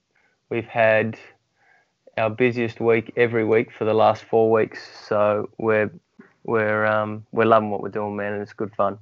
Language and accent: English; Sydney, New South Wales, Australia; now in Newcastle, Australia; I grew up in Sydney, studied at Macquarie University.